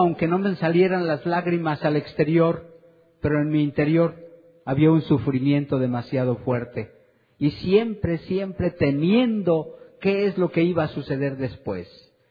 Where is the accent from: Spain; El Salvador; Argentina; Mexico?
Mexico; San Miguel de Allende, Guanajuato; en el estado de donde vengo, de Guanajuato, o en la ciudad específicamente de San Miguel de Allende